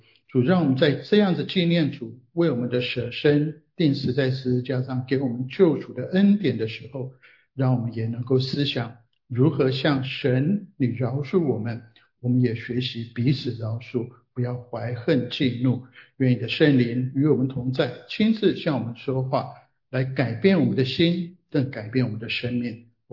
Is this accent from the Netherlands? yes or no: no; Taiwan; 其实我从台湾来